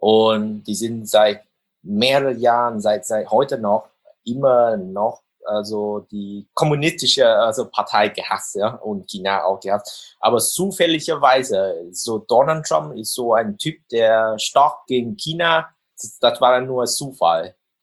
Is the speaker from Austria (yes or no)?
no; Vietnam; moved away as an adult; now in Munich, Germany; seit 8 Jahren habe ich dann in Deutschland gewohnt. Also ich bin geburtlich in Vietnam, als Vietnamese. Bin hier nach Deutschland gekommen 2013 für Studium